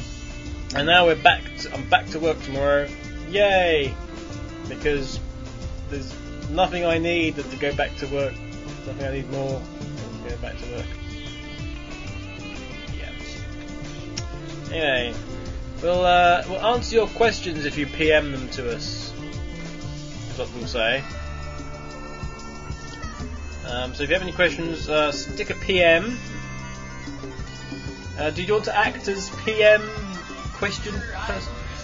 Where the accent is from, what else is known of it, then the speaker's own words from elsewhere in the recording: England, United Kingdom; It doesn't matter, I'm English and you're Scottish, so.